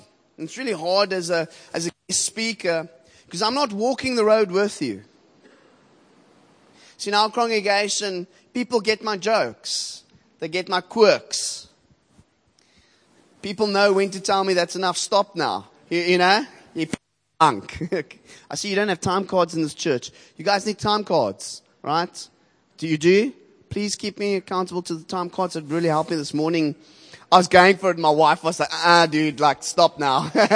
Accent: Cape Town, Western Cape, South Africa; I'm from Shofar, Cape Town, City Bowl.

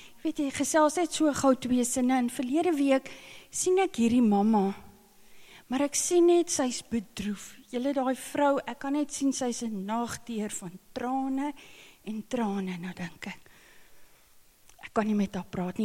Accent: Free State, South Africa; ek het daar in die Mielielande groot geword, so ek het in die Vrystaat groot geword, ons praat nie baie Engels daar nie.

